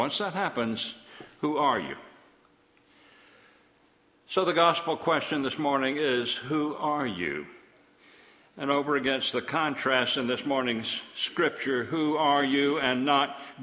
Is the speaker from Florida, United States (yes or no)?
yes; Panama City, Florida, United States; I was born here in Panama City. Panama City is my hometown.